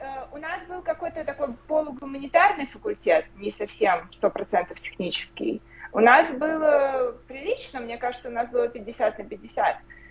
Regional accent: Moscow, Russia; moved away as an adult; also born or lived in Vilnius, Lithuania; now in Seattle, United States; Я год как в Сиэтле и в Америке, в принципе. До этого 6 лет прожила в Литве, в Вильнюсе, а сама родом из Москвы.

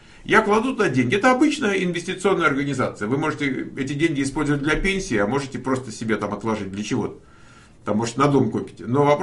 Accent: Crimea, Ukraine; Я из Крыма.

